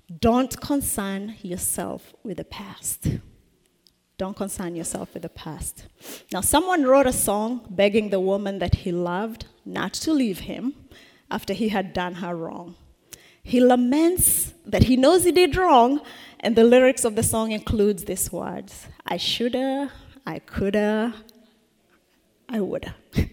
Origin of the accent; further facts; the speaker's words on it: Kenya; I'm Kenyan. And the first thing they want to say is, oh, by the way, do you run? I said, oh, I'm the Kenyan that doesn't run. I'm that Kenyan.